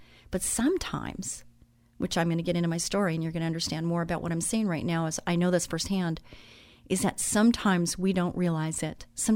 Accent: California, United States; I grew up in Orange County. I was the middle daughter.

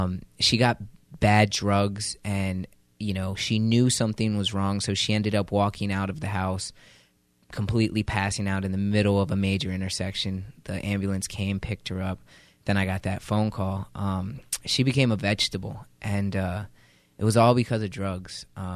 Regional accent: Chester, Pennsylvania, United States; also born or lived in Philadelphia; I'm originally from Philadelphia. That's where I was born. And then I lived most of my childhood in Chester, Pennsylvania, which is about 15 minutes away. Very, very harsh neighborhood. Projects. It was the hood.

